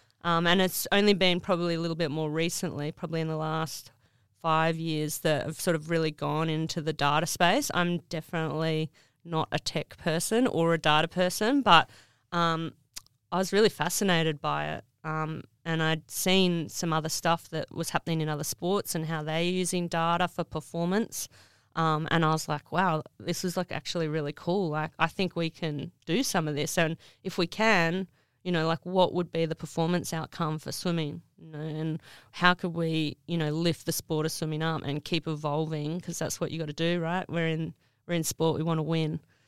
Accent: Sydney, New South Wales, Australia; So I grew up in Sydney, went to the University of Sydney

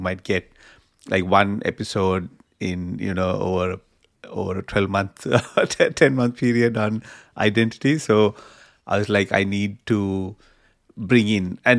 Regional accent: Melbourne, Victoria, Australia; I work in the Microsoft Entra customer experience team, and I'm from Melbourne, Australia.

